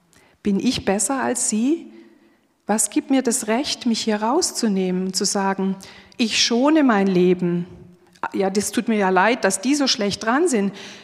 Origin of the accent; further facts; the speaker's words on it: Schramberg, Baden-Württemberg, Germany; mein Mann und ich, wir kommen aus Schramberg, das ist ja nicht allzu weit weg